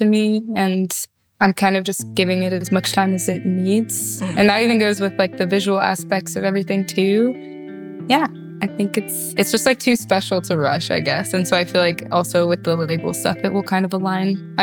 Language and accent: English; California, United States; I grew up in the Bay Area. I grew up going to Stern Grove.